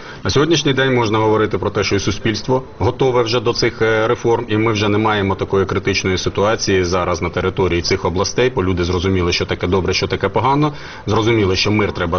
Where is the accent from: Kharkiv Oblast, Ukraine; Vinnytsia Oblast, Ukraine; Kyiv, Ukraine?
Kharkiv Oblast, Ukraine; Kharkiv; born or raised there